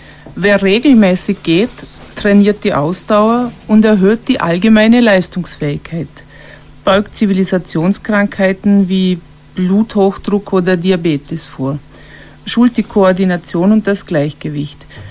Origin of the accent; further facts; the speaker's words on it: Lustenau, Vorarlberg, Austria; accent: Lustenau dialect; den Glücker, was in unserem Lustenauer Dialekt Glasmurmel bedeutet